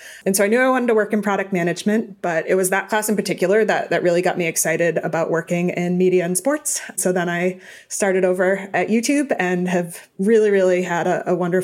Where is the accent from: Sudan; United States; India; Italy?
United States; Boston, Massachusetts; I grew up in Boston. So we are all diehard sports fans there.